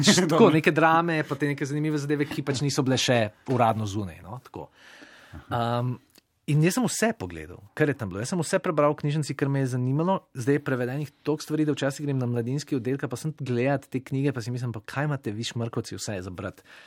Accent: Novo Mesto, Southeast Slovenia, Slovenia; jaz nisem kot mulc v Novem mestu, ki nisem bil tako pogumen, da bi se kdaj zapeljal v Ljubljano

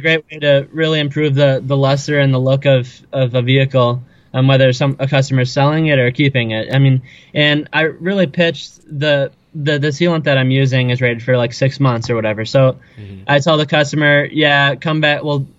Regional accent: Arlington Heights, Illinois, United States; So I'm from Arlington Heights, Illinois, which is about 45 minutes west of downtown Chicago.

